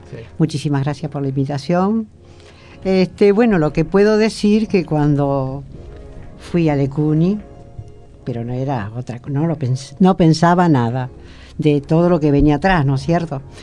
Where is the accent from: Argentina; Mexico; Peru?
Argentina; San Martín, Buenos Aires Province; Yo soy de San Martín. Nací en Capital, pero mi papá nos llevó a vivir a San Martín.